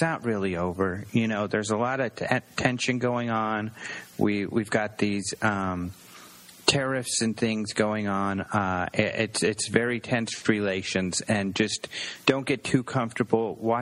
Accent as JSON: {"language": "English", "region": "Arizona", "country": "United States", "said": "And I'm like, \"Are you kidding? We're from Arizona.\" I didn't feel hot at all"}